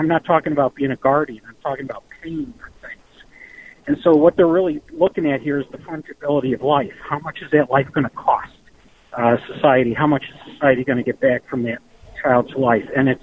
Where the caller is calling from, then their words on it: Chicago, Illinois, United States; I'm actually driving from Chicago to the Elevate conference, so I'm listening to you on the app.